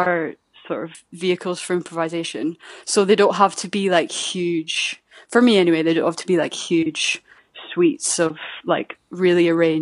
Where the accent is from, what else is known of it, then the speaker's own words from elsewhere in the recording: Perth, Scotland, United Kingdom; now in London, United Kingdom; I play tenor saxophone and I'm originally from Perth in Scotland.